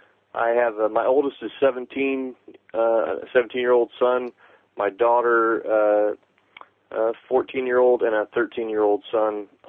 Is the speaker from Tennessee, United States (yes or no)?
yes; Tennessee, United States; So I convinced my wife to move back to my hometown, which is in Tennessee.